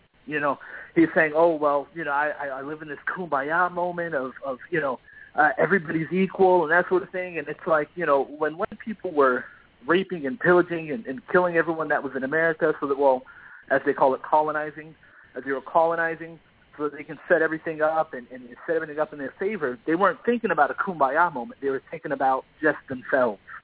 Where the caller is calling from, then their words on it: Tampa, Florida, United States; I'm calling from Florida, Tampa, Florida.